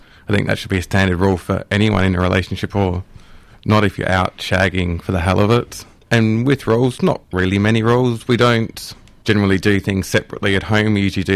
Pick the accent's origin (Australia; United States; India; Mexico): Australia; Adelaide, South Australia; It was great because I grew up in Adelaide, which doesn't have anything... even close to that sort of atmosphere.